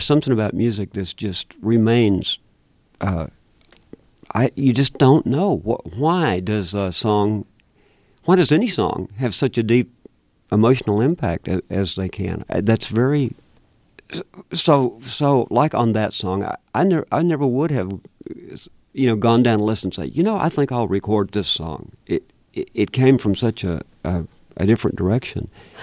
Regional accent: Lubbock, Texas, United States; I grew up basically in Lubbock.

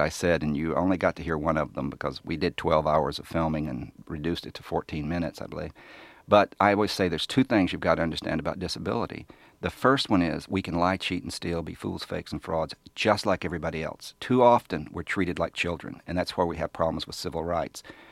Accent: the South, United States; I used to say that growing up in the South, I never thought I'd have to fight for my civil rights.

